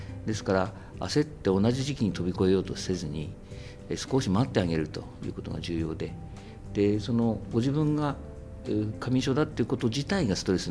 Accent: Tokyo, Japan; born there; 岩手生まれではないんですが、東京生まれなんですけど、まあ、血は岩手です。

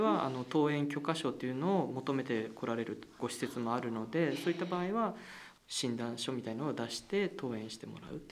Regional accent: Tokyo, Japan; 自分もともと東京出身で岩手県はもともと縁もゆかりもなかったんですが、

